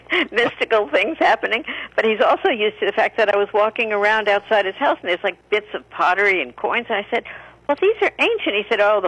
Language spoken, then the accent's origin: English; Hicksville, New York, United States; And I thought, well, I grew up in Hicksville, Long Island.